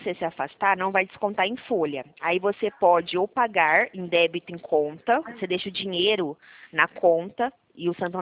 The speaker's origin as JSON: {"language": "Portuguese", "region": "São Paulo", "country": "Brazil", "accent": "São Paulo", "said": "É São Paulo, tá? Como você pode ver, meu sotaque, né?"}